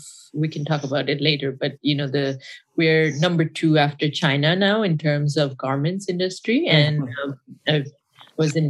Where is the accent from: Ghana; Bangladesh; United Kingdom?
Bangladesh; now in Los Angeles, United States; And I was born and raised in Bangladesh.